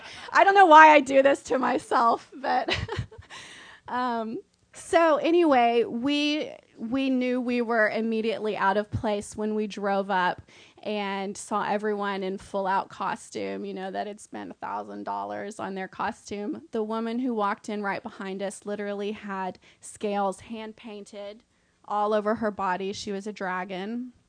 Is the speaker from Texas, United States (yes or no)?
yes; Weatherford, Texas, United States; I'm from Weatherford, Texas. I've never spent more than probably $20 on a Halloween costume.